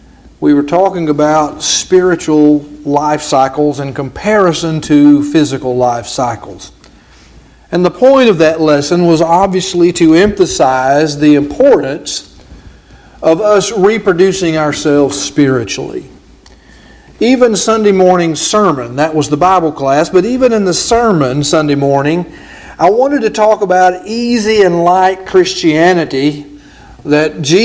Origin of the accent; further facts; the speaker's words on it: Nacogdoches, Texas, United States; was just a boy growing up in Nacogdoches, Texas, attending the congregation that met on Mound and Star Avenues on the corner there, I sat in some of these very pews.